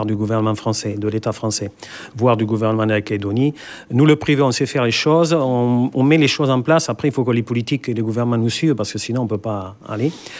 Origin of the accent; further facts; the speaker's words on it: France; On souhaiterait que la France, évidemment, on est français.